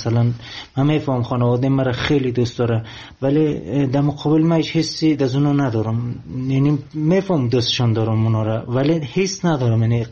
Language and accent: Persian; Afghanistan; من افغانی هستم